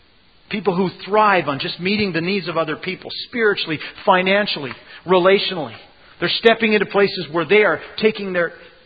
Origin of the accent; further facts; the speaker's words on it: Regina, Saskatchewan, Canada; I grew up in Regina, Saskatchewan, a city of 165,000 people at the time.